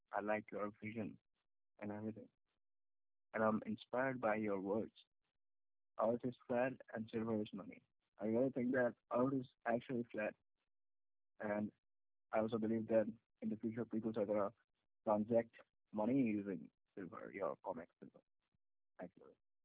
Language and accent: English; Rio de Janeiro, Brazil; I'm from Rio and I'm one of your biggest fan.